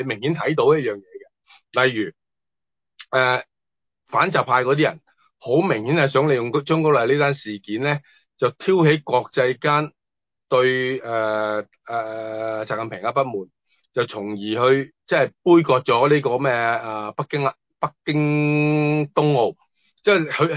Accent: Maoming, Guangdong, China; 咁我其实我嘅家乡都系嗰边嘅。

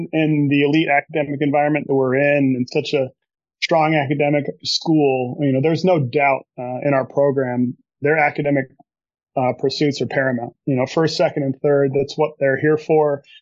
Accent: Salt Lake City, Utah, United States; Yeah, I grew up in Salt Lake City, Utah, and was a huge Utah Jazz fan.

